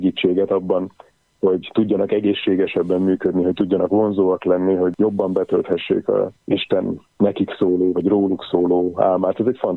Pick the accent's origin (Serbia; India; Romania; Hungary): Hungary; Budapest; 76-os évjárat vagyok. Budapesten születtem, Budapesten jártam iskolába